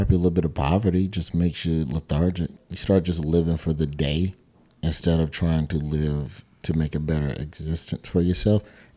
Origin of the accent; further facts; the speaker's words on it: Birmingham, Alabama, United States; But I have to say I'm from Birmingham in case somebody from Birmingham who doesn't believe in themselves is watching.